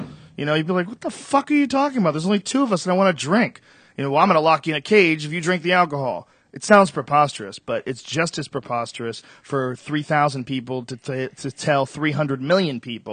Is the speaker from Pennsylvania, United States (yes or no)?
no; Boston, Massachusetts, United States; I'm not scared of the cold. I grew up in Boston. This cold is for pussies. This is nothing.